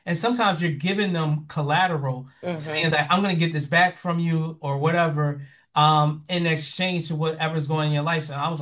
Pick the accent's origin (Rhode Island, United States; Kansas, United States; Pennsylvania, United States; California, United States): Pennsylvania, United States; Philadelphia; since we're both from Philly, he got things without me explaining it